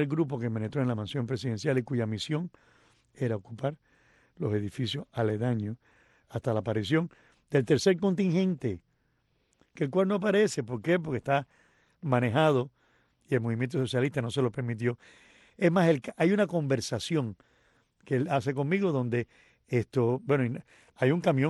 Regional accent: Cuba; porque yo soy cubano y me considero muy cubano y quiero a Cuba por encima de todo.

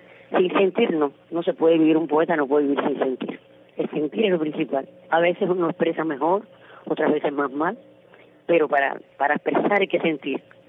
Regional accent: Havana, Cuba; yo soy habanera del Cerro.

